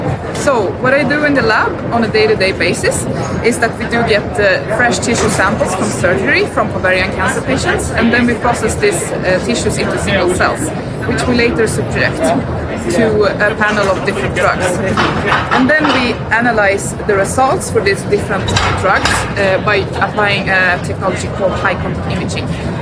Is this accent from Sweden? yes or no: yes; Stockholm, Stockholm County, Sweden; English is a second language; I come from Sweden, Stockholm